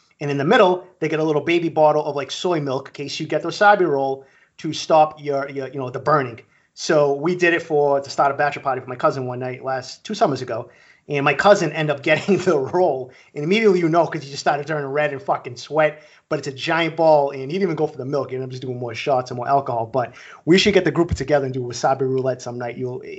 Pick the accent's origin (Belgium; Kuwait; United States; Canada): United States; Me, I'm American.